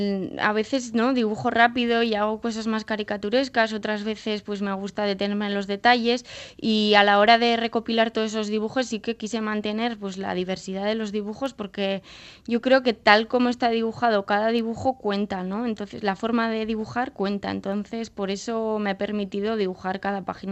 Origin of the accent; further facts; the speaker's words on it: Spain; first language Basque; yo quería publicarlo en euskera también porque es mi lengua materna